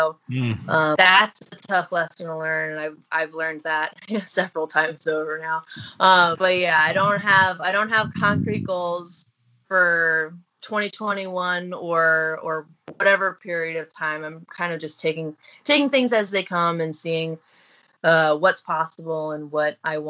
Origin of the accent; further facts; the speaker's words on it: New Jersey, United States; I'm not vegan, but I grew up in New Jersey, actually.